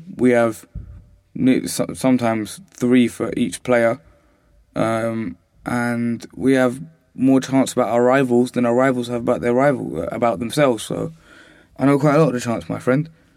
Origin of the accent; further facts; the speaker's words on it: Camden, London, United Kingdom; I grew up in Camden, so I should really be supporting Arsenal if I support my local team, but I wasn't born in this country